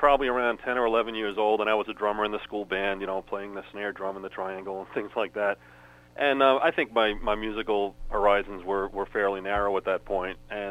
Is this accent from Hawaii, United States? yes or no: no; Long Island, New York, United States; I was born in Brooklyn. Actually moved to Long Island when I was about three, I suppose. So that's pretty much where I spent my growing years in Long Island.